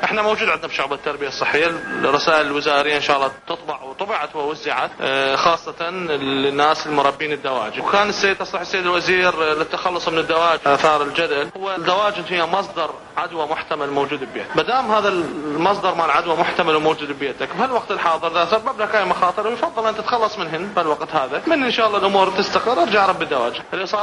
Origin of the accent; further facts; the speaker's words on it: Iraq; عندنا بالعراق ممنوع التعامل بالطيور الحية